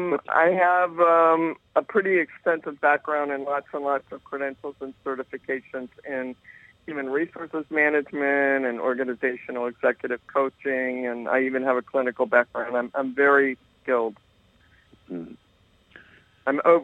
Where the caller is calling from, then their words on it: Honolulu, Hawaii, United States; Hey there, I'm calling from Honolulu, Hawaii.